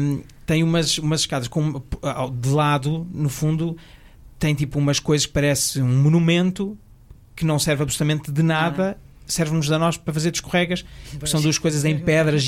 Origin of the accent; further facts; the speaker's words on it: Lisbon, Portugal; Eu lembro-me, eu cresci no Alto Santo Amaro, aqui perto